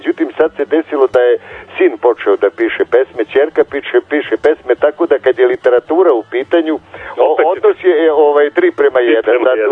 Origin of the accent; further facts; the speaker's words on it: Vojvodina, Serbia; Kod nas u Banatu kaže